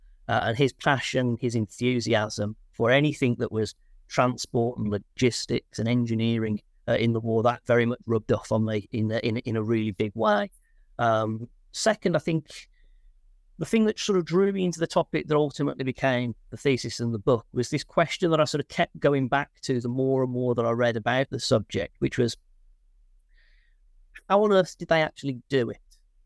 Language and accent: English; Birmingham, West Midlands, United Kingdom; So I'm from Birmingham originally